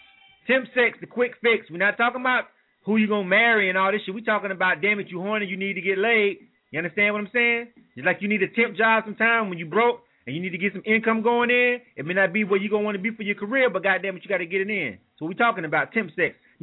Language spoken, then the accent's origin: English; Panama City, Florida, United States; You know, I'm from Panama City, Florida. And Panama City is a small town.